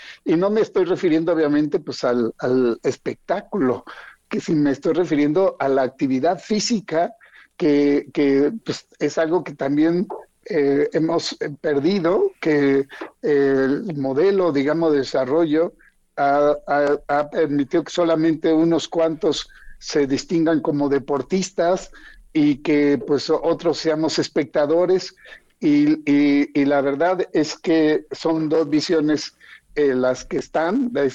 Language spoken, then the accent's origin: Spanish; Mexico; nosotros lo tenemos realmente como mexicanos, como mexicanas, en nuestro corazón.